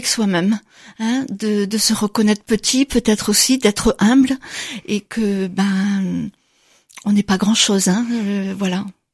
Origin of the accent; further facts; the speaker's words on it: Le Folgoët, Brittany, France; born there; bon, je suis née au Folgoat